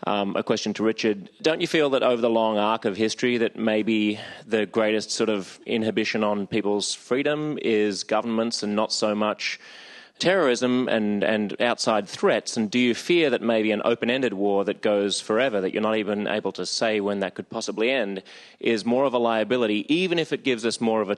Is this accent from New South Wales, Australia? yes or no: yes; Sydney, New South Wales, Australia; I'm from Sydney, Australia.